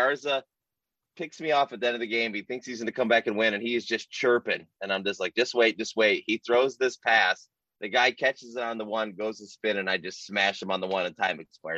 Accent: Omer, Michigan, United States; I grew up in Omer, Michigan. I mean, it's just how it is.

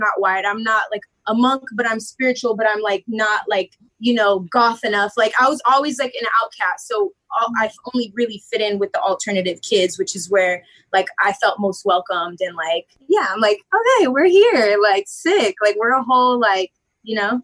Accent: California, United States; Growing up in South Bay, my dad's British Jamaican.

